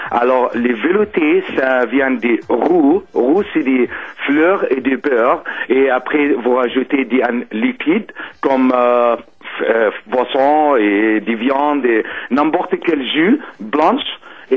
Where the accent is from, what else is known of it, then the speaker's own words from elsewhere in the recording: France; je suis d'origine égyptienne, j'ai grandi en France.